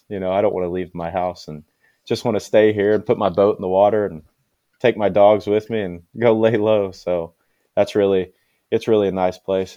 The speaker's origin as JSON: {"language": "English", "town": "Checotah", "region": "Oklahoma", "country": "United States", "tie": "born or raised there", "said": "I am from Shakota, Oklahoma, little town here in Oklahoma. About 3,000 people in our town."}